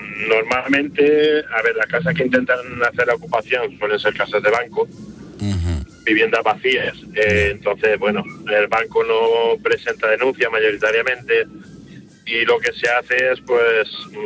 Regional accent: L'Alcúdia de Crespins, Valencian Community, Spain; now in Cádiz, Spain; Yo soy valenciano, de la Alcudia de Crespins, viviendo en Cádiz.

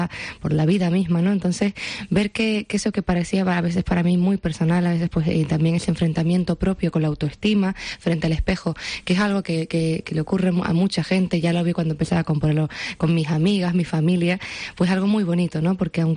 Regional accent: Canary Islands, Spain; Pues yo soy canaria, yo soy de la isla de La Palma y siempre me he sentido muy conectada con Latinoamérica.

